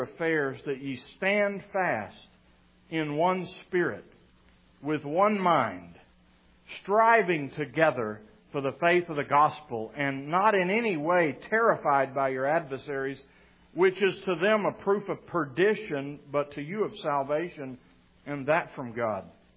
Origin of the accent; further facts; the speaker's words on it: Texas, United States; Kind of like being a Texan, you know. We're kind of proud of where we're from, right? Don't mess with Texas, right? You can come here and visit, but, you know, leave.